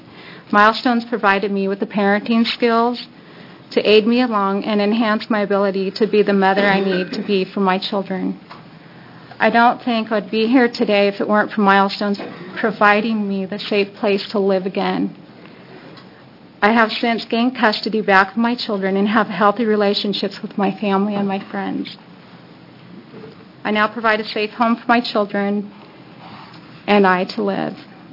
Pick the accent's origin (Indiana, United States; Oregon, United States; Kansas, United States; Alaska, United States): Oregon, United States; Corvallis; I'm from Corvallis, Oregon.